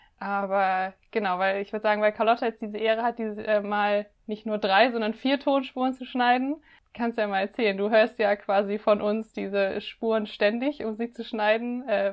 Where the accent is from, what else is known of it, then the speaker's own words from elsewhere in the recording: Rhineland-Palatinate, Germany; so meine Heimat und den Pfälzerwald und so quasi hier mit in den Podcast nehmen zu können